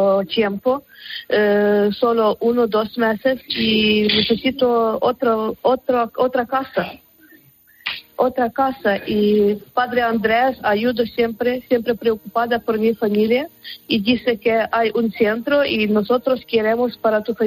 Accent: Brovary, Kyiv Oblast, Ukraine; Spanish is a second language; vivimos 12 kilómetros en Kiev, en Zbrovarij.

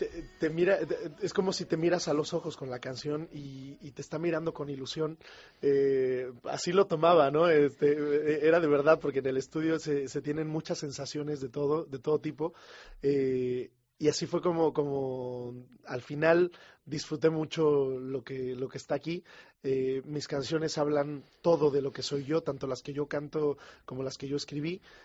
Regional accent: Huamantla, Tlaxcala, Mexico; born there; Se llama Alsayanca, Tlaxcala, que está muy cerca de Huamantla, que es donde yo nací.

